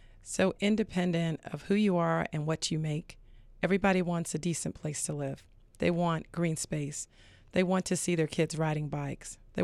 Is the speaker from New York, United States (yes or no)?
yes; Long Island, New York, United States; I grew up in Long Island, New York.